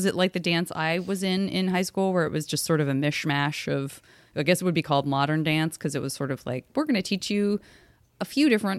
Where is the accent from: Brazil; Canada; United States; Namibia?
United States; Arizona; Oh, and I'm from Arizona where there are just no autumn leaves.